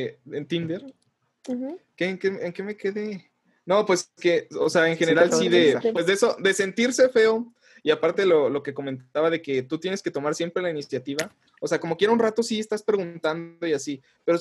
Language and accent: Spanish; La Chona, Jalisco, Mexico; Si soy de La Chona.